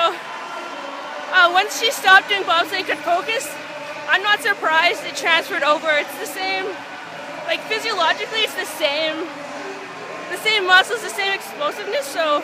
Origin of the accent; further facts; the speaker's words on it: Calgary, Alberta, Canada; I know I'm from Calgary